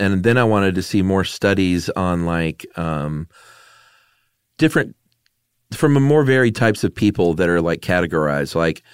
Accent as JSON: {"language": "English", "region": "Nevada", "country": "United States", "tie": "born or raised there", "said": "I grew up in the Carson Valley area in Nevada."}